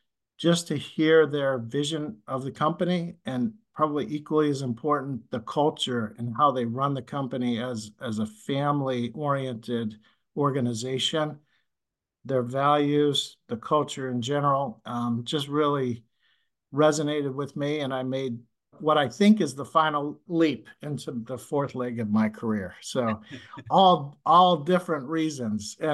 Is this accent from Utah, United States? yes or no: no; Boston, Massachusetts, United States; now in Omaha, United States; I grew up in Boston. I didn't even know where Omaha, Nebraska was, to be honest with you.